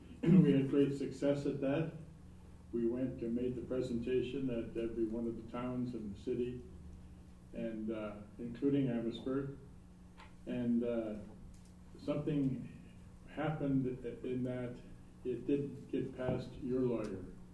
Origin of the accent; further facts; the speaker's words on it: Ontario, Canada; but I'm actually from Canada South.